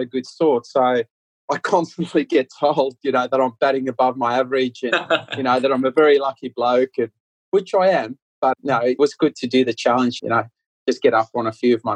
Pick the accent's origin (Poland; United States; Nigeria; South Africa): South Africa; moved away as an adult; That chunky surname comes from my background. I moved here when I was 20 from South Africa.